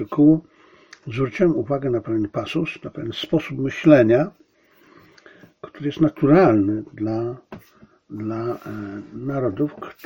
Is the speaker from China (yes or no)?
yes; China; dla mnie, jako że ja jestem Chińczykiem, Polakiem, więc ten artykuł ma przełożenie również na Chiny.